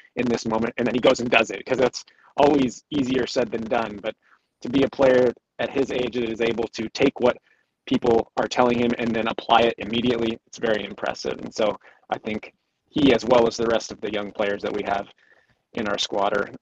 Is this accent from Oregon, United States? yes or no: yes; Portland, Oregon, United States; And when I was in Portland, that was my hometown club. And I was there for 5 years and obviously enjoyed playing for my community that I grew up in and playing in front of my friends and family there.